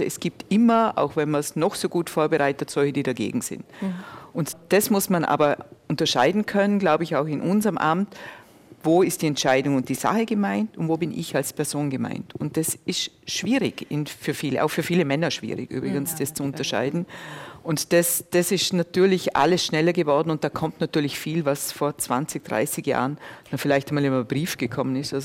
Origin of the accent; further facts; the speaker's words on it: Vorarlberg, Austria; Und ich streite mit meinen Medien bei uns in Vorarlberg, in Österreich